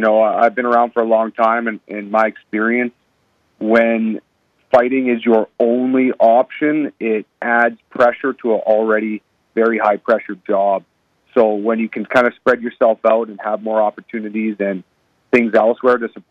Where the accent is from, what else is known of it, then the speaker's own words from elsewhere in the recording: Calgary, Alberta, Canada; I guess I would say I'm a pretty typical Canadian. I still love my hockey. My Calgary Flames are my hometown team, so I'm always cheering for them.